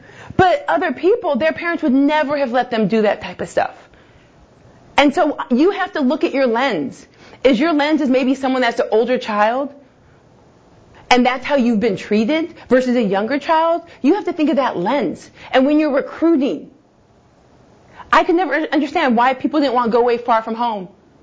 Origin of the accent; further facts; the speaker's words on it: Arizona, United States; Oh, by the way, I'm from Arizona, right by the border.